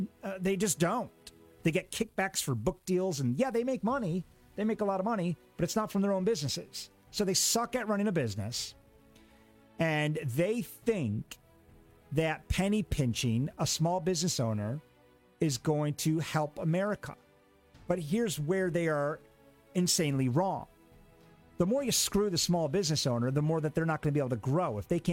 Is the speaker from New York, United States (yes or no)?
yes; New York, United States; If he holds one closer to my home state of New York